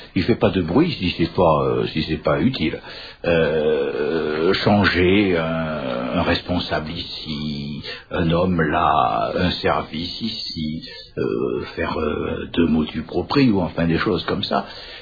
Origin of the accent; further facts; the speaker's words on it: France; Parce que nous sommes français et parce que nous avons la tête près du bonnet